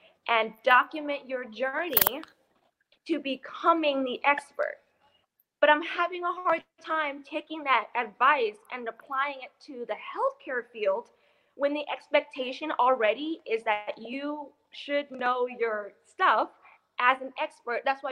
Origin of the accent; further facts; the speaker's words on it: Chandler, Arizona, United States; I'm from Chandler, Arizona.